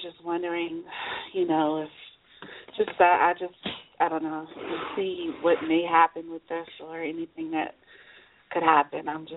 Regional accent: Maryland, United States; also born or lived in South Carolina; I'm in Maryland, and I moved here a year ago from South Carolina, you know, for better job opportunities and to be closer to my family because this is where I'm originally from.

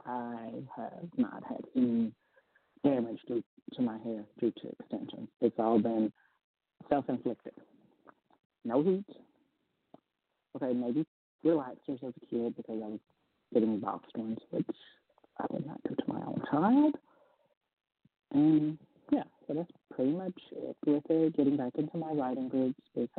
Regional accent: Georgia, United States; I'm from Georgia. I like my Coca-Cola.

